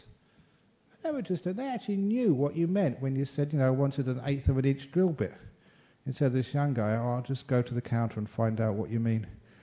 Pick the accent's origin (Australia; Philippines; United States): Australia; you know, but as a British Australian who goes to Asia a lot